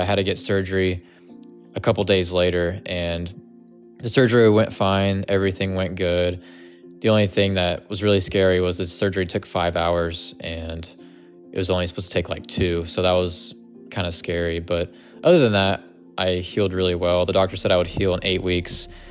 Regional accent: Atlanta, Georgia, United States; I am from Atlanta, Georgia.

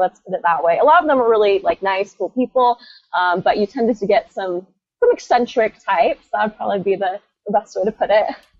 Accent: Utah, United States; also born or lived in Idaho; So, yeah, I grew up mostly in Utah, a little bit in Idaho, and that's a pretty heavily, both those areas were pretty heavily populated by Mormons.

